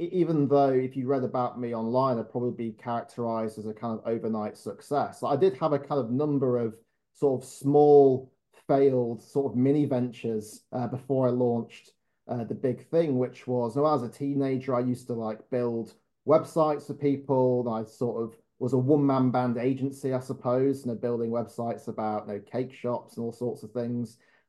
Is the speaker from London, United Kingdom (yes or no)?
no; Morley, Yorkshire and the Humber, United Kingdom; growing up in Morley in West Yorkshire, like that wasn't something that was necessarily encouraged or understood.